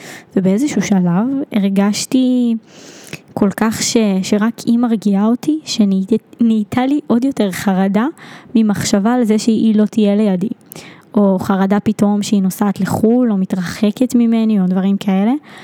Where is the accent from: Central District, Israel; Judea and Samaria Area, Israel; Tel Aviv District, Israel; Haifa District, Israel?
Central District, Israel; Tel Mond; עכשיו גדלתי בישוב, בתל מונד, אז כולם הולכים ברגל כאילו בבוקר לאותו בית ספר